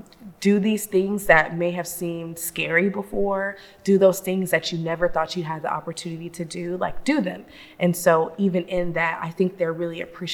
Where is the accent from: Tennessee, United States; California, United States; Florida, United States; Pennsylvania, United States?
Tennessee, United States; Memphis; I'm from Memphis, so I should know all about